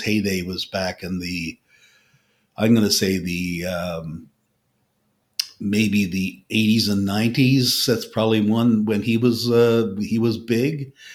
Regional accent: Newfoundland and Labrador, Canada; I come from Newfoundland

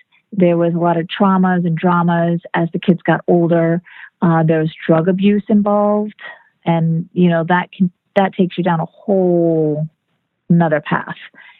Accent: Miami, Florida, United States; also born or lived in Fort Lauderdale; I am originally from South Florida, Miami, Fort Lauderdale area, where I was born and raised.

